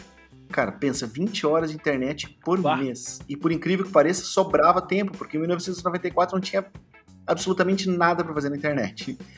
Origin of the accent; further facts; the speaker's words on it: São Leopoldo, Rio Grande do Sul, Brazil; also born or lived in São Paulo; now in Porto Alegre, Brazil; Eu sou de São Leopoldo, natural de São Leopoldo. Hoje eu moro em Porto Alegre, mas já morei em São Paulo também. Quando eu saí de São Leopoldo, uma cidade aí com 200 mil habitantes, fui morar em São Paulo